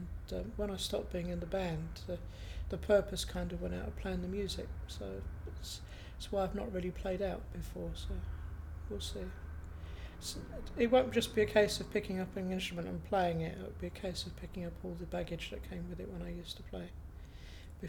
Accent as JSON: {"language": "English", "town": "Sittingbourne", "region": "South East England", "country": "United Kingdom", "tie": "born or raised there", "also_born_or_lived": "Isle of Sheppey", "said": "I was born on the Isle of Sheppey, which is right next to Sittingbourne. Escaped from there pretty quickly to Sittingbourne, and I was brought up in Sittingbourne by my mum and dad."}